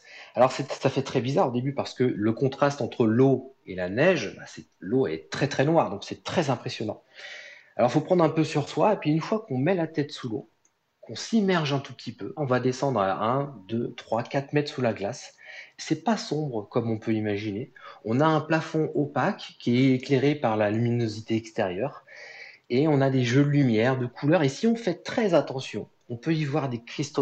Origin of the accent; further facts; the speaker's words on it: Troyes, Grand Est, France; je suis originaire de Troyes, dans l'Aube, là où il n'y a pas du tout la mer.